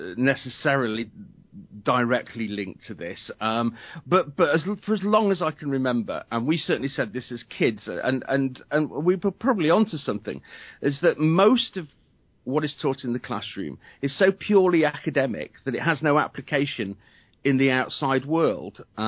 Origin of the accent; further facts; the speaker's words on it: England, United Kingdom; you don't have to say that just because we're English.